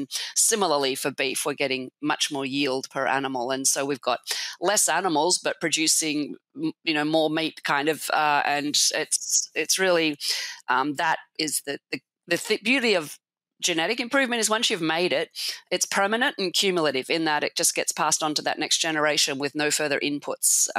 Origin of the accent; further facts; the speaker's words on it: Australia; accent: Australian; now in United States; So as you'll probably hear, I'm originally Australian, by the accent anyway. So I did agricultural science at Melbourne University